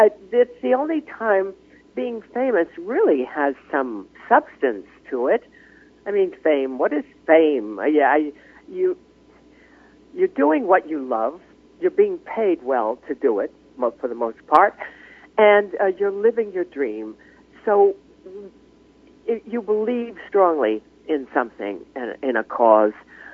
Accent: United States; I am a person, a human being. I am an American. I am a citizen, and I have an opinion.

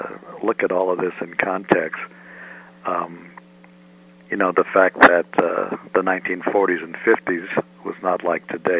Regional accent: Santa Barbara, California, United States; I grew up in Santa Barbara. I think I'm kind of a coastal person. I love being near the ocean, being near the beach. So I was lucky enough to grow up in Santa Barbara, which was truly a Pacific paradise.

